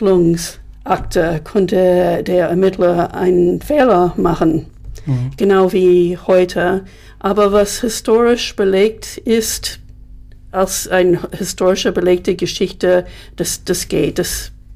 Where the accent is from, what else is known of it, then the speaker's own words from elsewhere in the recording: United States; German is a second language; besonders als Amerikanerin, ist die alte deutsche Schrift lesen zu können.